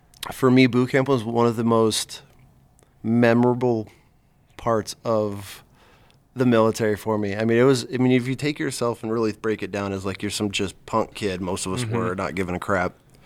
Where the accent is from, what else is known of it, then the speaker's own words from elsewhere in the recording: Clayton, New York, United States; So, I'm from Clayton, New York, originally upstate.